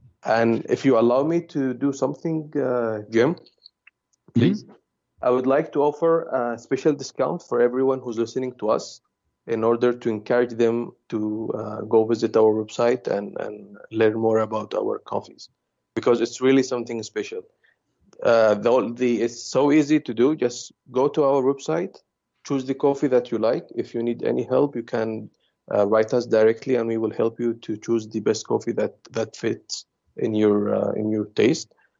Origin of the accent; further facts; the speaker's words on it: Yemen; we are originally from Yemen, and we have our own farms in Yemen.